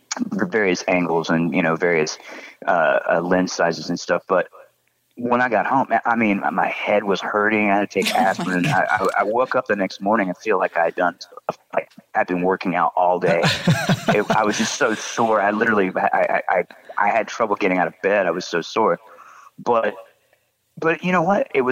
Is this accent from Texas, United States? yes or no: yes; Texas, United States; I'm born and raised in Texas myself.